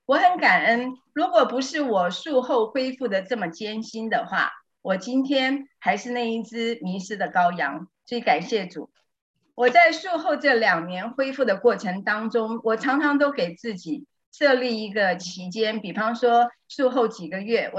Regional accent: Orlando, Florida, United States; 我来自佛罗里达州奥兰多

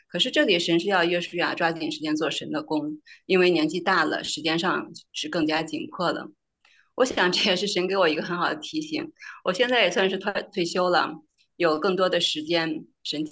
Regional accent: northern China, China; now in Chengdu, China; 我是北方人，出国之前基本上都在北方，

